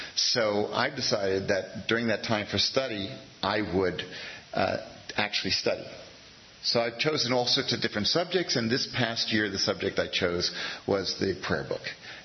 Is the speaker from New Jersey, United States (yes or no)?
yes; New Jersey, United States; also born or lived in Central California; I'd never understood these prayers when I was growing up in New Jersey. They never made any sense. Why you're praying for rain in the middle of the winter? Because we didn't get any. And then I moved to Central California